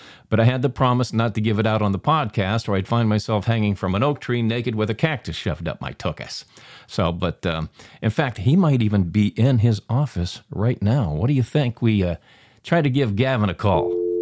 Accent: Pittsburgh, Pennsylvania, United States; Where I grew up in Pittsburgh, it was no autopsy, no foul.

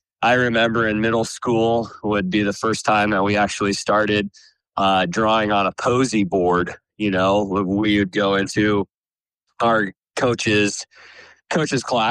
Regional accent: Fairbury, Nebraska, United States; So I was born and raised in Fairbury, Nebraska.

